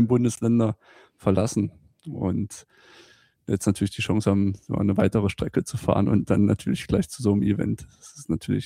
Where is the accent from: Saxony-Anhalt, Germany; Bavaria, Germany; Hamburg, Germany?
Saxony-Anhalt, Germany; Sachsen-Anhalt sozusagen. Kreis Wittenberg, das ist unsere Heimat und speziell die Dübener Heide.